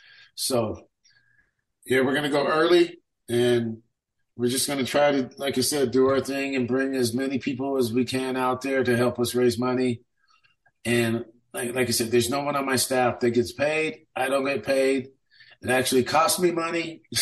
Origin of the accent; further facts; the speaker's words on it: Sacramento, California, United States; I grew up in District 7 out in South Sac.